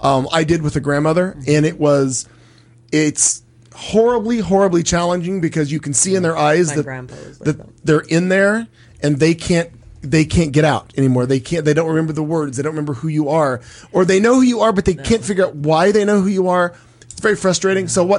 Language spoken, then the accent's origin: English; Midwest, United States; clearly I grew up in the Midwest, and he was very popular in my youth.